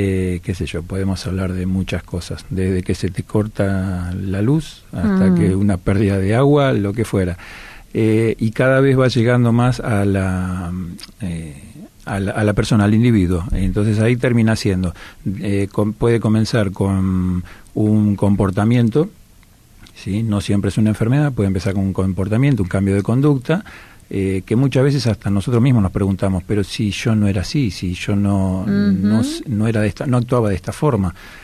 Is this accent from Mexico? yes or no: no; Campana, Buenos Aires Province, Argentina; yo como soy de Campana, recuerdo que soy de Campana.